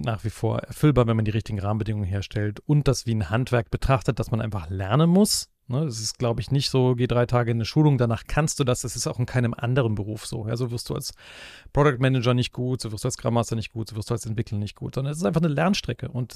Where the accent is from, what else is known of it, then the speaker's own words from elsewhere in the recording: Aachen, North Rhine-Westphalia, Germany; Ich bin ja als Aachener mit Kinderbier sozialisiert, ne? Das ist ja mein kleines Kölsch in Aachen.